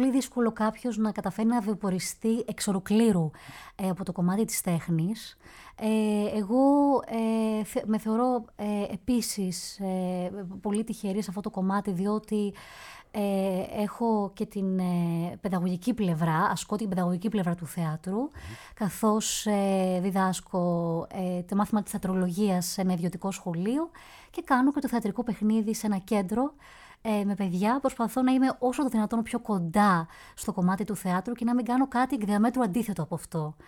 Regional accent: Athens, Attica, Greece; Στην Αθήνα, στην Αθήνα. Κατάγομαι όμως από την πανέμορφη Κρήτη, που αγαπώ πάρα πολύ. Αλλά είμαι γέννημα θρέμα

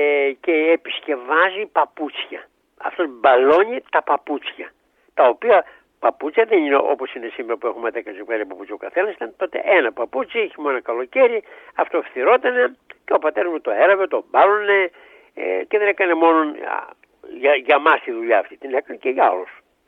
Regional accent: Karditsa, Thessaly, Greece; also born or lived in Larisa; Όλη η οικογένεια ζει στην Καρδίτσα, εκεί μεγαλώσαμε, γεννήθηκαν τα αδέρφια μου εκεί και εγώ που γεννήθηκα μεν στη Λάρισα και ήμουνα σε ηλικία ενός έτους που πήγαμε στην Καρδίτσα, έμενα όλα μου τα υπόλοιπα χρόνια στην Καρδίτσα

